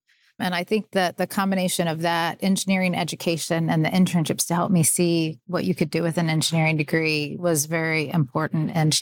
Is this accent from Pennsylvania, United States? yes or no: no; Columbus, Indiana, United States; I grew up in Columbus, Indiana. So being in the state of Indiana, of course, you know Purdue growing up.